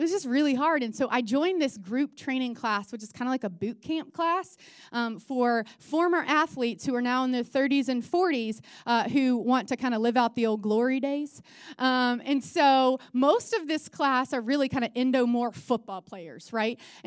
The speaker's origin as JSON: {"language": "English", "region": "Florida", "country": "United States", "said": "I'm from Florida, and so we used to swim in a pond where I'm from, and even with gators."}